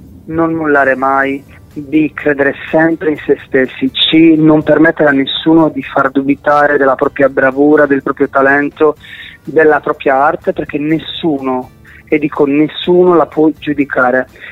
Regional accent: Cagliari, Sardinia, Italy; Cagliari città, e dunque, che si affaccia sul mare, come Napoli.

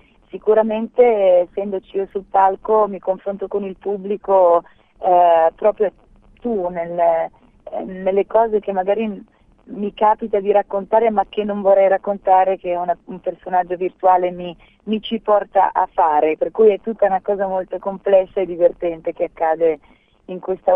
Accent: Switzerland; sono svizzera e quindi sono cresciuta in un ambiente che mi ha insegnato che per ottenere delle cose nella vita devi davvero lottare.

